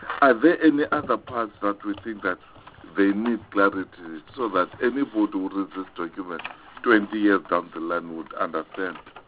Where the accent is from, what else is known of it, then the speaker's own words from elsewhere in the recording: Eastern Cape, South Africa; I come from Eastern Cape.